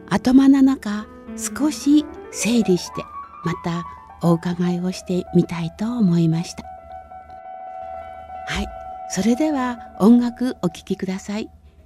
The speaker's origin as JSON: {"language": "Japanese", "town": "Kawaguchi", "region": "Nagano", "country": "Japan", "tie": "born or raised there", "said": "西川のほとりに川口集落があります。私の実家はここです。標高約450メートルです。"}